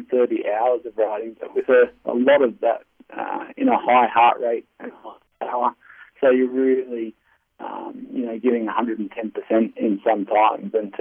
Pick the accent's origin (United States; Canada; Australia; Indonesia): Australia; Bathurst, New South Wales; I suppose you could say I'm a country boy. I was born in Bathurst. I grew up here. We're regional. We're not Sydney.